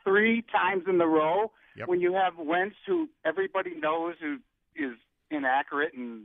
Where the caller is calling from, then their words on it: Illinois, United States; Well, I'm calling from Manuka, Illinois.